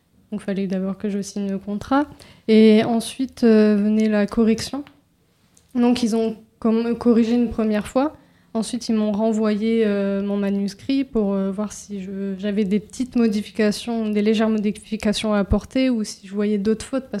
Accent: Amiens, Hauts-de-France, France; je venais d'Amiens

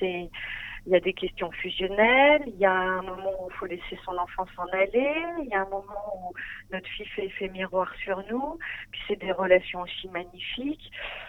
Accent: Hauts-de-France, France; parce que moi je suis picarde, hein, j'ai longtemps habité à Saint-Riquier à côté d'Abbeville.

